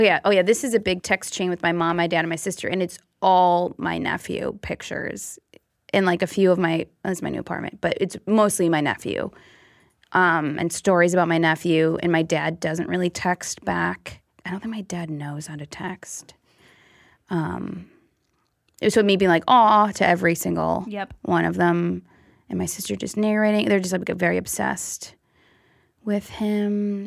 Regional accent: Michigan, United States; I grew up calling it a clicker, too. Is that – I'm from Michigan.

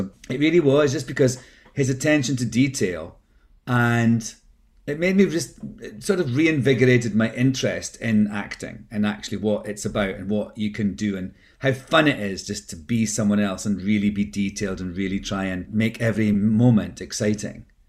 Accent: Scotland, United Kingdom; I was like, yeah, I know, I'm Scottish.

